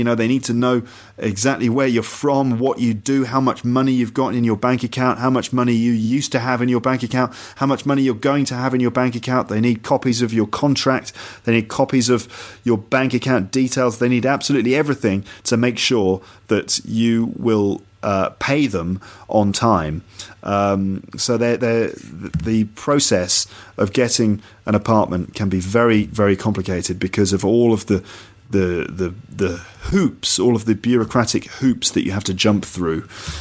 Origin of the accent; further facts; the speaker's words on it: England, United Kingdom; Maybe that's just the way that they come across to me as an English person.